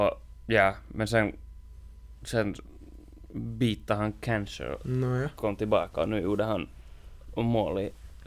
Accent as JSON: {"language": "Swedish", "town": "Inkoo", "region": "Uusimaa", "country": "Finland", "tie": "born or raised there", "said": "när jag var hemma i Ingo."}